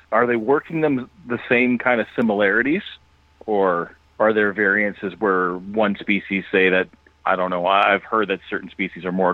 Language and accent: English; Canada; I've heard a lot of stories from Ontario, being Canadian